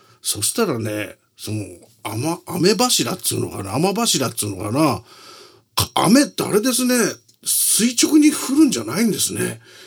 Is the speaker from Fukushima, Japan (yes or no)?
yes; Nihonmatsu, Fukushima, Japan; 私、福島なんですがね、福島の二本松ってとこなんですが